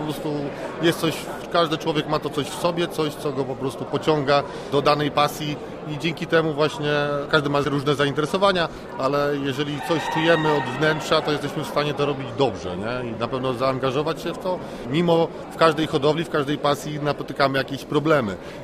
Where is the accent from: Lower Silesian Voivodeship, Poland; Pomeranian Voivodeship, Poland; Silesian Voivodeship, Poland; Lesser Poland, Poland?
Pomeranian Voivodeship, Poland; Malbork; przyjechałem z Malborka.